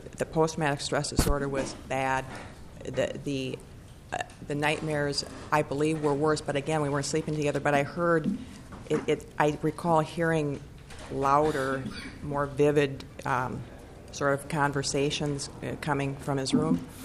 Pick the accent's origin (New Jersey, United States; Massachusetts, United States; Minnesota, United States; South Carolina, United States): Minnesota, United States; Burnsville; I'm from Burnsville, and I'm nervous again today.